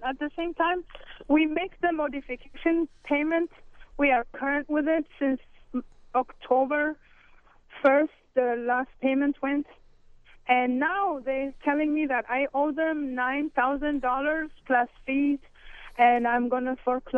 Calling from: Massachusetts, United States; I'm calling from Massachusetts.

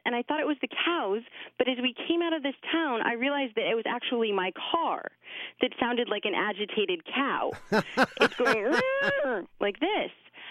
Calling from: Ooltewah, Tennessee, United States; I'm calling from Ottawa, Tennessee.

